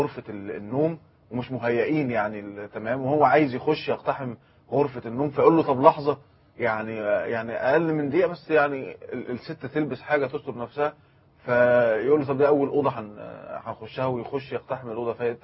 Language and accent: Arabic; Alexandria, Alexandria Governorate, Egypt; وأنا أسعد يعني أن أنا أكون سيناوي النسبة. نعم. لكن أنا اسكندراني اسما وأصلا يعني.